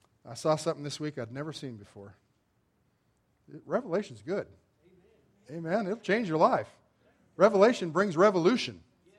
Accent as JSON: {"language": "English", "town": "Arvada", "region": "Colorado", "country": "United States", "tie": "born or raised there", "said": "I grew up in Arvada, we had several Bronco players that lived real close to our high school"}